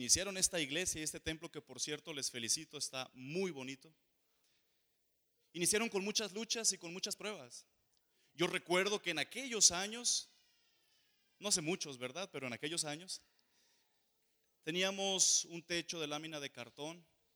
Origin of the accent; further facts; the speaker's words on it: Culiacán, Sinaloa, Mexico; born there; soy adventista de tercera generación. Nací en Culiacán.